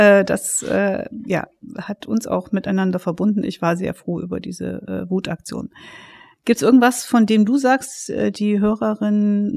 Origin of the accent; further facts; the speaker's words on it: Gotha, Thuringia, Germany; ob wir ein bisschen unseren Heimatdialekt pflegen sollen, vielleicht so eine Minute lang. Und ich komme aus Gotha.